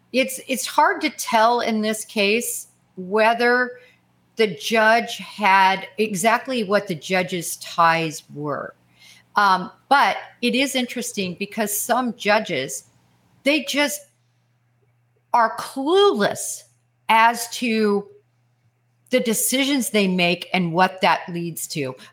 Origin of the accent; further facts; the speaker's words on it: Kansas, United States; also born or lived in Nebraska; now in Oklahoma, United States; Well, Tony, in this part of the country in Oklahoma, and I was raised in Kansas and Nebraska.